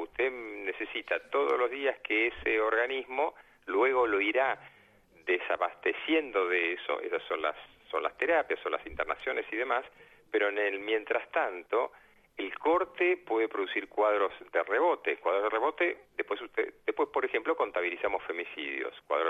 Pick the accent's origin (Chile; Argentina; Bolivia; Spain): Argentina; Buenos Aires; ustedes están en la provincia de Buenos Aires, lo viven más cercanamente que los que somos capitalinos.